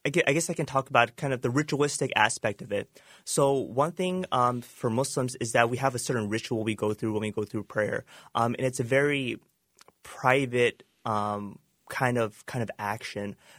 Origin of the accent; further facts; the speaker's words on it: United States; I was born and raised here in America. I consider this my home. Where am I supposed to go back to?